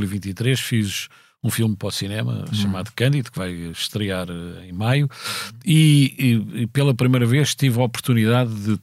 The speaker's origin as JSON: {"language": "Portuguese", "country": "Portugal", "also_born_or_lived": "Sweden", "said": "eu tenho dupla nacionalidade, sou português e sueco, e portanto vivi todo o fim da minha vida teenage e início da minha vida adulta, vivi na Suécia"}